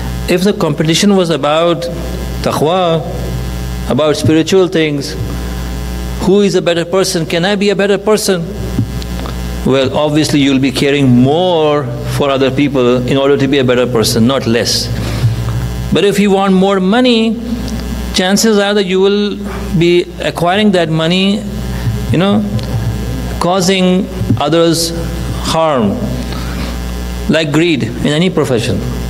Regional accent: Pakistan; I'm from Pakistan

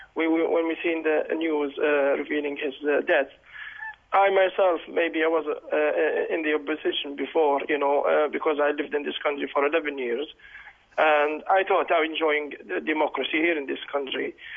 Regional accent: Sirte, Sirte District, Libya; English is a second language; moved away as an adult; I came from Libya about two weeks ago, and I lived in Sirte.

